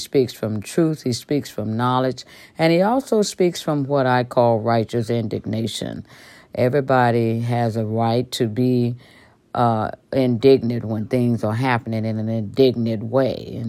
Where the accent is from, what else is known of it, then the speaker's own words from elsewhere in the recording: Mississippi, United States; Mississippi is my hometown. I was born and bred in Mississippi.